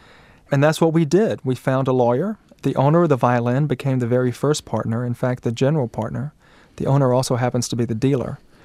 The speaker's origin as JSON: {"language": "English", "town": "Macon", "region": "Georgia", "country": "United States", "tie": "born or raised there", "said": "I grew up with Mike in Macon, Georgia. We sang in church choir together."}